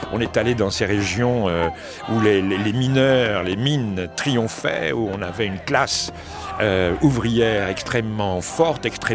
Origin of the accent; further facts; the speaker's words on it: France; et puis ensuite chez nous en France au cours des années 80